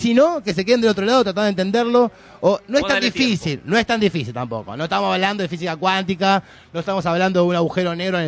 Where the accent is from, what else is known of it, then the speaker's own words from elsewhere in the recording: Argentina; Qué contradictorio también. Bueno, somos argentinos.